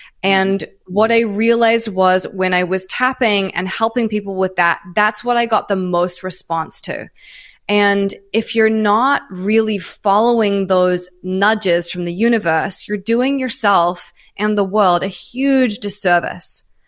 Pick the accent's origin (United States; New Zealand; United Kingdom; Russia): New Zealand; now in Australia; I'm from New Zealand originally, and I moved to Australia. I lived in Melbourne for about a year and a half, I think.